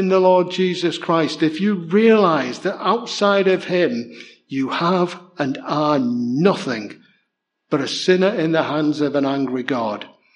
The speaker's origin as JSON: {"language": "English", "town": "Liverpool", "region": "North West England", "country": "United Kingdom", "tie": "born there", "said": "My passport says that I was born in Liverpool."}